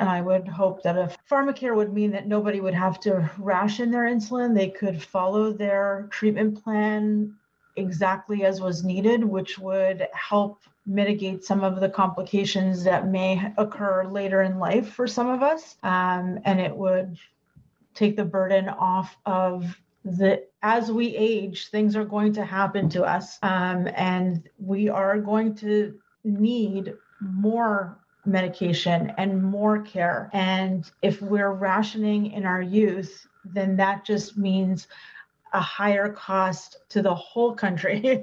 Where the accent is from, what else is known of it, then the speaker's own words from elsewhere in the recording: Toronto, Ontario, Canada; I'm from Toronto